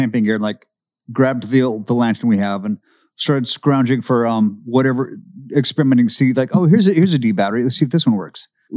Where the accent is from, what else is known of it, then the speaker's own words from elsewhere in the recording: Seattle, Washington, United States; Well, I mean, yeah, of course, I grew up in Seattle.